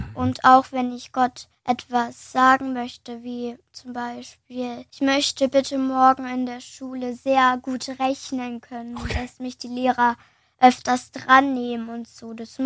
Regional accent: Erkenbrechtsweiler, Baden-Württemberg, Germany; Ich komme aus Erkenbrechtsweiler und ich bin 8 Jahre alt.

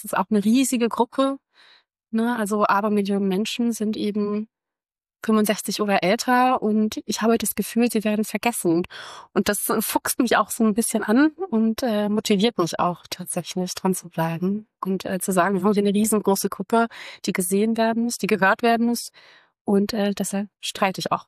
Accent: Hamburg, Germany; also born or lived in Regensburg; Ich habe vorher in Regensburg gearbeitet und studiert und dann dachte ich mir so, ich bin zurück in meine Heimatstadt Hamburg

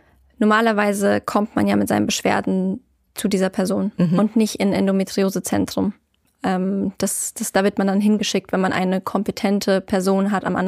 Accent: Carinthia, Austria; Wir waren wirklich in so einem mega kleinen Hotel irgendwo in Kärnten, wo ich herkomme. Da sind die Leute auch noch teilweise ein bisschen von vorgestern.

